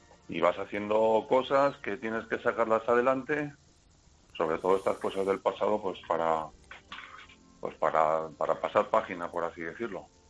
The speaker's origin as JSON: {"language": "Spanish", "town": "Zaragoza", "region": "Aragon", "country": "Spain", "said": "No, yo soy de Zaragoza."}